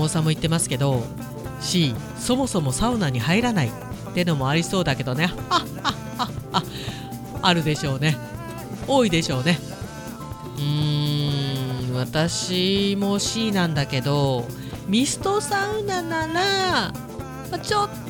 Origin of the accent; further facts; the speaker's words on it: Hokkaido, Japan; なんか道民としてはちょっと北海道をバカにしてるのかなと